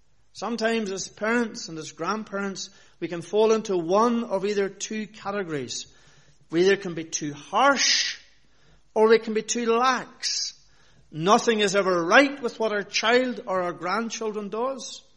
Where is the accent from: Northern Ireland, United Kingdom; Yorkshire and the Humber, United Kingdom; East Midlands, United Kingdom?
Northern Ireland, United Kingdom; That's the environment that I grew up in Northern Ireland, in the Reformed Presbyterian Church there.